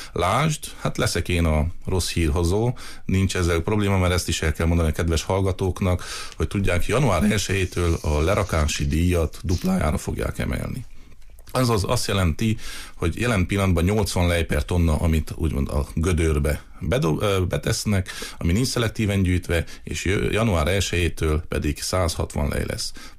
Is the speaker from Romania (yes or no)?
yes; Odorheiu Secuiesc, Harghita, Romania; én is székelyudvarhelyi vagyok